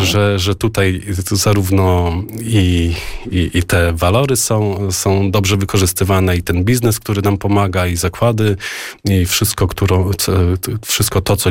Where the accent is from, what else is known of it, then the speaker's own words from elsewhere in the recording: Łyse, Masovian Voivodeship, Poland; Ja mieszkam w miejscowości Łyse. W Łysych mieszkam od lat 18 lat mieszkam w Łysych, natomiast w gminie Łysy mieszkam od zawsze. Urodziłem się tutaj, wychowałem się tutaj i Niedziela Palmowa jest od zawsze w mojej pamięci, czyli od 43 lat.